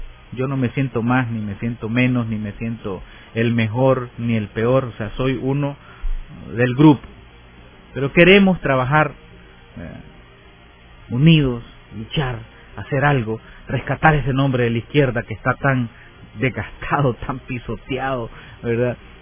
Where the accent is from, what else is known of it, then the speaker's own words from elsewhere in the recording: El Salvador; Y yo creo que como salvadoreños, ¿verdad?, tenemos que hacer algo.